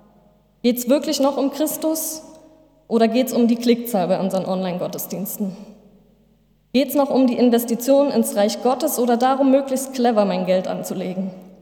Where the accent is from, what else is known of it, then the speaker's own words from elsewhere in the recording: East Germany, Germany; born there; ich bin selbst noch im Osten geboren